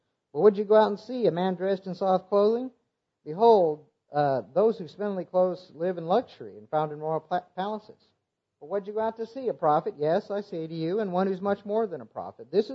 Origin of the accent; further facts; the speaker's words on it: Iowa, United States; I'm from Northwest Iowa. We don't have Baptists up in Northwest Iowa.